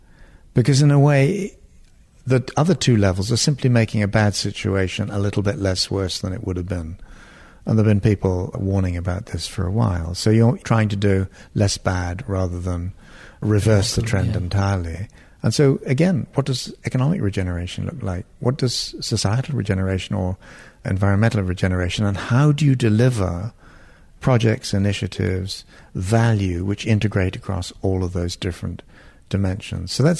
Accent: Northern Ireland, United Kingdom; also born or lived in Cyprus / Israel; I was brought up in places like Northern Ireland, where I was brought up between the Catholics and the Protestants. I was brought up in Cyprus, where there were ethnic divides across Turks and Greeks and all the rest of it. And then I was in Israel, and this was all in the 50s.

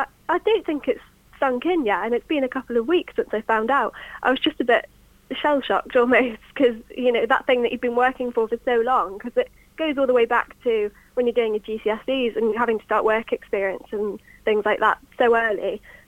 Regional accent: West Midlands, United Kingdom; So I am originally from Shropshire. That's where my family live.

